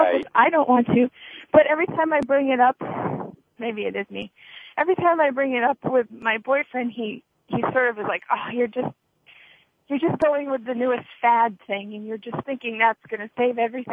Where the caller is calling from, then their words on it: Virginia, United States; Virginia.